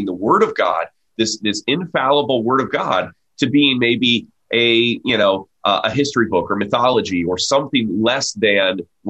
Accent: United States; I can, as an American, I can support their freedom

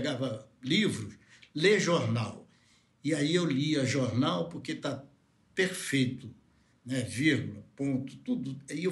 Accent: Guarabira, Paraíba, Brazil; Eu saí de Guarabira. Eu nunca sentei diante de um professor.

